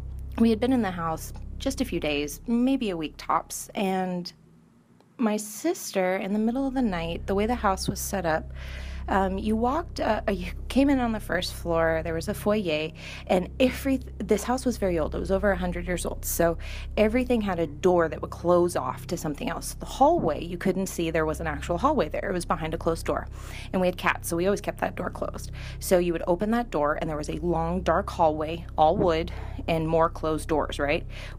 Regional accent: California, United States; I come from Central California

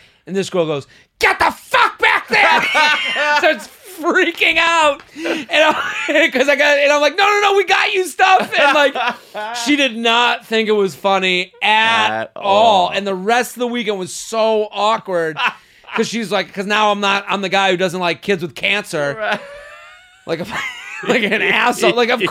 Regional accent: Boston, Massachusetts, United States; Because I'm from Boston. Like, we didn't do that back home.

